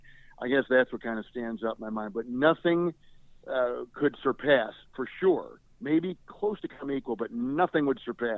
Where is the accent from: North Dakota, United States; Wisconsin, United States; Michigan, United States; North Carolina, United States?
Wisconsin, United States; Green Bay; Well, you know, I grew up in Green Bay. My dad was with the Packers